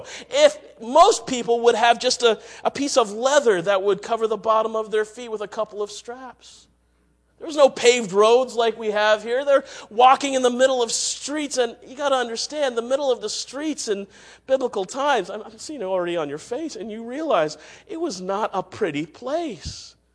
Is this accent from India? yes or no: yes; India; which, by the way, I'm Indian. I never sit like that.